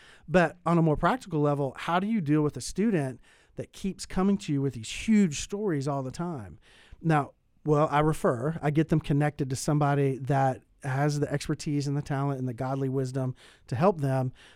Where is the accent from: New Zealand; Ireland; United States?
United States; Florida; You know, I grew up in Florida and I was a lifeguard.